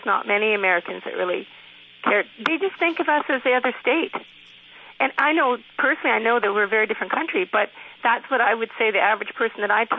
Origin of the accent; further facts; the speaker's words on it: Canada; now in United States; I'm from Canada originally. I've lived here 9 years. I'm actually a dual citizen. My grandfather was American. I grew up in Canada, though